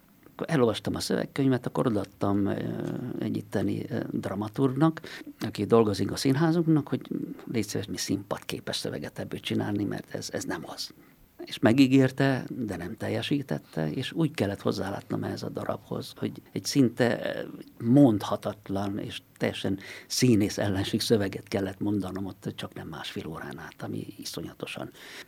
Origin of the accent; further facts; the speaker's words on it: Carei, Satu Mare County, Romania; 3 éves koromban költöztünk el a faluból, és akkor Nagy Károlyba költöztünk, ami egy mezőváros a határ mentén, légvonalban Nyírbátorral, hogy be lehessen úgy tájolni. Ott nőttem fel, és tulajdonképpen 30 évig ott éltem.